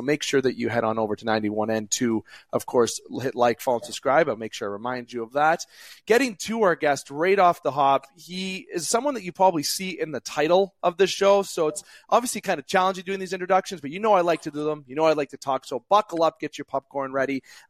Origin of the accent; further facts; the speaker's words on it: Canada; I'm a Canadian boy.